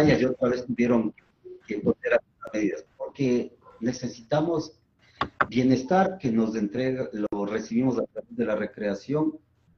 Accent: Quito, Pichincha, Ecuador; Yo vengo de Quito

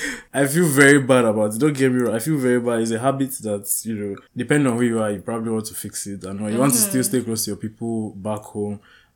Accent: Nigeria; English is a second language; moved away; as I've come abroad, it's harder to keep in contact with my people in Nigeria.

